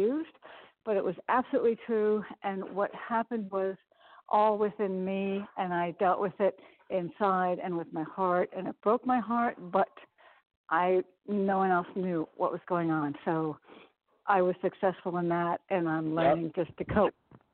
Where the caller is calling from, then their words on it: Connecticut, United States; I'm calling from Connecticut.